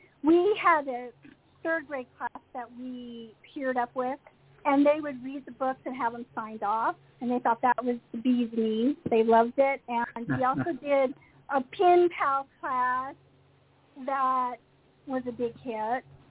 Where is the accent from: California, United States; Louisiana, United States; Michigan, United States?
California, United States; Sacramento; also born or lived in Provo; now in South Orange County, United States; I'm from Sacramento. Grew up there, and I lived in Provo, Utah for 5 years while I was attending Brigham Young University. I graduated, and then we moved down to Southern California. We live in South Orange County